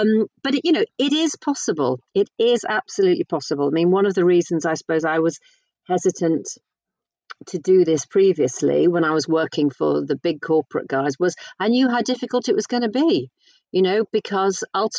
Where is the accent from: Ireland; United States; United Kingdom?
United Kingdom; Birkenhead, North West England; You know, my hometown is Birkenhead, and my mum is still up there, my sister's still up there.